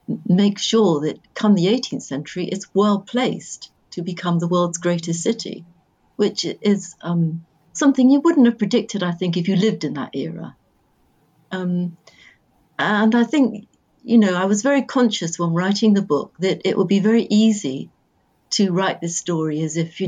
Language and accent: English; Bristol, South West England, United Kingdom; born there; now in London, United Kingdom; And I was born in Bristol.